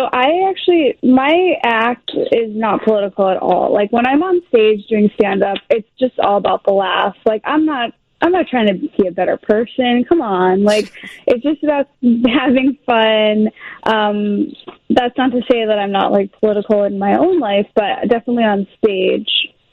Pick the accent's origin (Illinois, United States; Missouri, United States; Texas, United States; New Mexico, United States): Illinois, United States; Skokie; I went to Niles North, so I'm from Skokie. I went to Niles North, but my dance studio that I went to was in Wilmette